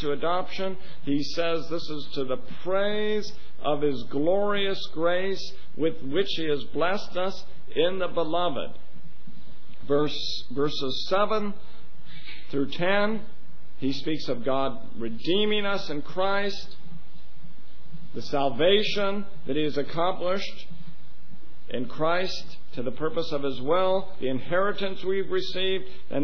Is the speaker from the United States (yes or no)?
yes; Oregon, United States; My father was a nurseryman, and I grew up outside of Salem, Oregon